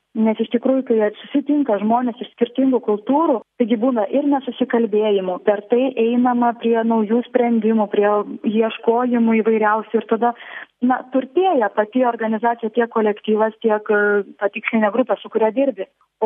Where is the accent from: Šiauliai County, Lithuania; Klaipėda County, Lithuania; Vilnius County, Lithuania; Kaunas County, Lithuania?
Klaipėda County, Lithuania; Klaipėda; Aš esu iš Klaipėdos, ar ne, ir tenais iš tikrųjų ir kelios organizacijos.